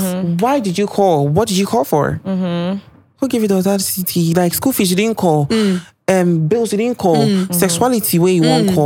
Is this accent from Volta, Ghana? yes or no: no; Agona Swedru, Central Region, Ghana; Agna Swedi.